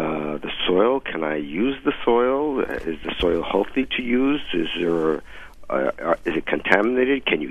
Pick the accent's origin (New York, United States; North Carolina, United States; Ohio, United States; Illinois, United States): New York, United States; New York City; And New York City, Manhattan, actually, in a not very green place in terms of, you know, no gardens and stuff like that. When I went to college, I'm Puerto Rican also, a bunch of New York Puerto Ricans got together and we rented a plot.